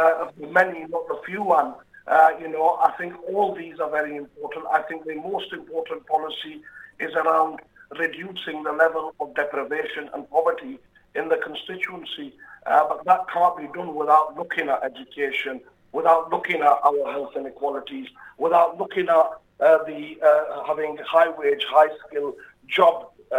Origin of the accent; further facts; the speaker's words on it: Bradford, Yorkshire and the Humber, United Kingdom; I'm born and bred in Bradford. I've lived here my whole life. I have a young family in Bradford now. Bradford is my home.